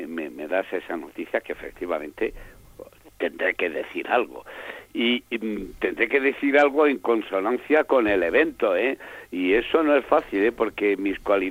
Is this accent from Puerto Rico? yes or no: no; Navarre, Spain; Yo, más que torero y más que todo, soy navarro.